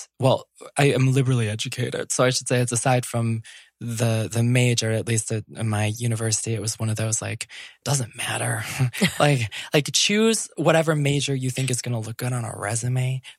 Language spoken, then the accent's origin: English; Midwest, United States; even growing up in the Midwest in a small town, I pushed at those edges so hard.